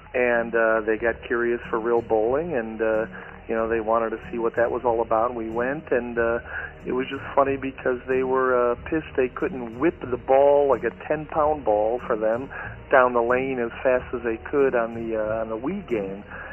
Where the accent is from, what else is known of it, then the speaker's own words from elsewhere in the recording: Cleveland, Ohio, United States; now in Hollywood, United States; I live in Hollywood, Florida now, but I grew up in Cleveland